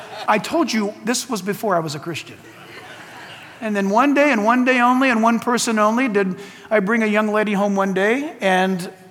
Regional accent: San Diego, California, United States; Dr. …, Shadow Mountain Church in my hometown, San Diego.

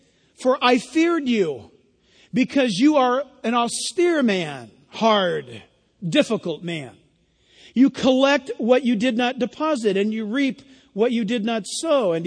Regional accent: San Diego, California, United States; I was born and raised in San Diego where the fog was, you know, dangerous enough.

